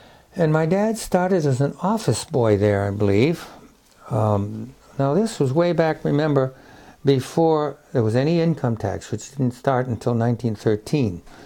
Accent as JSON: {"language": "English", "town": "Freeport", "region": "Maine", "country": "United States", "tie": "born or raised there", "also_born_or_lived": "France", "said": "a downeaster. And we traveled a lot when I was a kid, and we lived in France in the winter, and we lived in Maine in the summertime"}